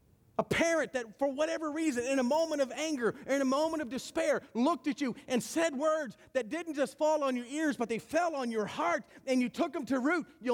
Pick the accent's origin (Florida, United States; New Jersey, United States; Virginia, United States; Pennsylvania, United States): Virginia, United States; Cumberland; And I grew up in Cumberland, Virginia. You know, we have more cows than people, okay? I grew up in the country. I'm a country boy.